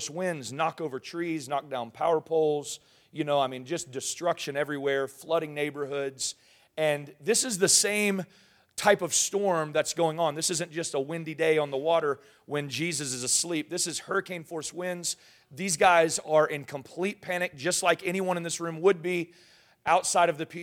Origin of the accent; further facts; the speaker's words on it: Gulf Coast, United States; I could understand this growing up on the Gulf of Mexico, being in hurricane season.